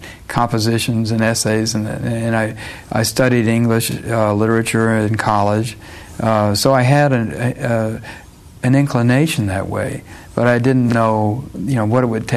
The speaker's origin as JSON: {"language": "English", "town": "Dallas", "region": "Texas", "country": "United States", "tie": "born or raised there", "also_born_or_lived": "Oklahoma City / Abilene", "said": "I was born in Oklahoma City and lived there in Oklahoma for a few years. And then my father was a banker, and we moved to Texas, to Abilene, and then to Dallas, which is where I went to high school."}